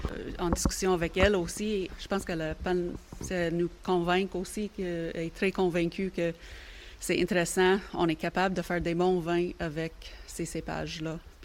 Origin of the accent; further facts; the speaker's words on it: British Columbia, Canada; Oui, il y a du vin, mais étonnamment, quand j'étais jeune, il n'y avait pas beaucoup de vin, de vignobles dans cette région.